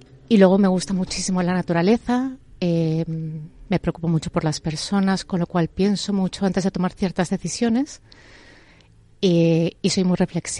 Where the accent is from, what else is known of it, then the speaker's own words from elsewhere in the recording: Madrid, Community of Madrid, Spain; moved away as an adult; also born or lived in Barcelona; irme a vivir a otra ciudad, dejando a mi familia en mi ciudad de origen, que es Madrid. Y me fui a Barcelona a vivir durante un periodo de 3 años